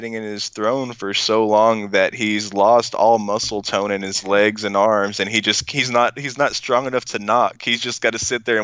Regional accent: Texas, United States; Yes, I am Texan.

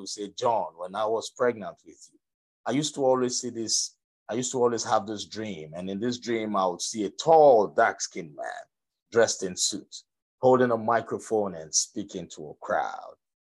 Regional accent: Nigeria; I was born and raised in Nigeria.

